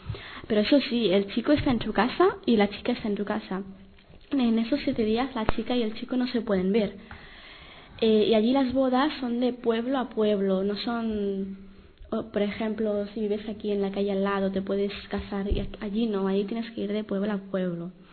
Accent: North India, India; Spanish is a second language; now in Barcelona, Spain; soy de India, hace 5 años que estoy en Barcelona. En la India vivía en la parte más norte de la India.

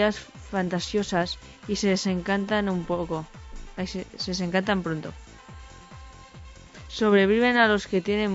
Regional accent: Linyola, Catalonia, Spain; born there; tengo 53 años. Nací en Liñola, Lleida.

